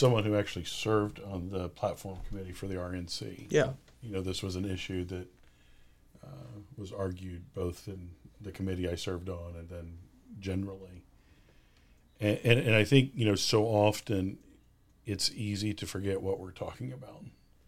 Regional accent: United States; it concerns me as an American, mm-hmm. as a Christian, as a Republican

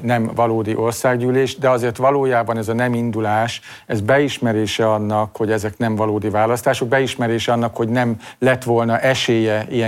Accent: Szekszárd, Tolna, Hungary; Hát előtte is beszéltem erről, szekszárdiként, tolnaiként is.

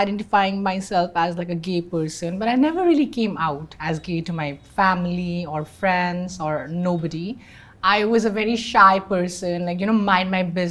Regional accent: Northeast, United States; Like I am not just a trans woman, but I'm also from the Northeast.

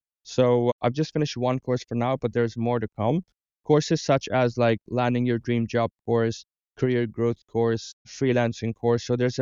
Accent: Dubai, United Arab Emirates; moved away as an adult; for an international student like me, I was born and raised in Dubai. I went abroad from education.

